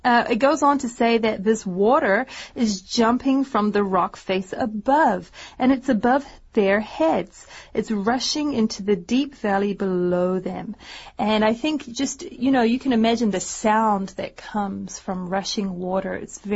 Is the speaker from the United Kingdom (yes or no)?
no; New Zealand; So if you ask me, where are you from? I would say, oh, I'm a Kiwi.